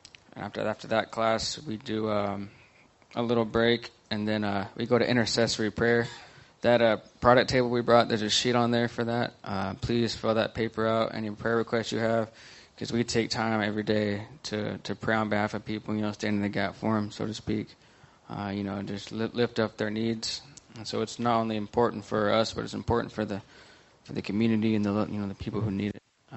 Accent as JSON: {"language": "English", "town": "Oklahoma City", "region": "Oklahoma", "country": "United States", "said": "I'm 31. I'm from Oklahoma City, Oklahoma."}